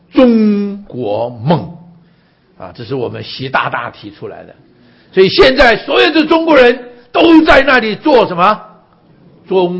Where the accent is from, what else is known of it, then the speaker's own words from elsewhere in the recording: Taiwan; now in United States; 我在小的时候在台湾我叫做外省人，我到了美国来了我是外国人，我现在有的时候好像有机会回到中国大陆，我变成什么？我变成侨胞，